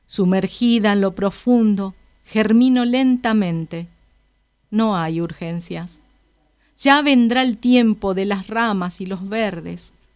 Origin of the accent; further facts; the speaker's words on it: Corrientes, Argentina; ya me fui a Corrientes, a mi pueblo